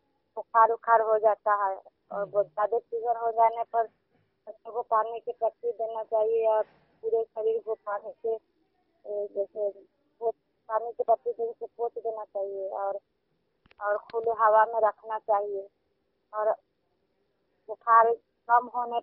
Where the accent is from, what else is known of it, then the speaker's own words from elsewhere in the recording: Bangla Chaukan, India; मैं ग्राम बांगला चौकान की रहने वाली हूँ, थानापुर हवेली है